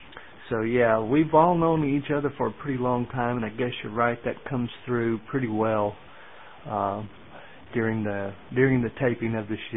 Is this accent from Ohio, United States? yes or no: no; Mississippi, United States; Back in my hometown in central Mississippi, I was getting into broadcast radio.